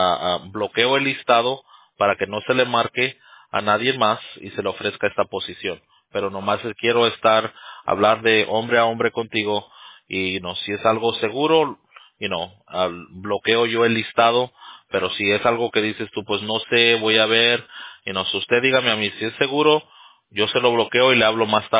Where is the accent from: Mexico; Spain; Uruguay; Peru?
Mexico; soy mexicano